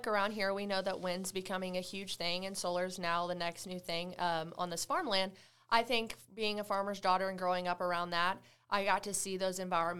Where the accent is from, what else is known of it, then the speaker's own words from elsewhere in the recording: Wilson, Texas, United States; I am from Wilson, Texas, and I grew up on a farm. I am a farmer's daughter. We raise cattle, cotton, alfalfa, and different types of hay.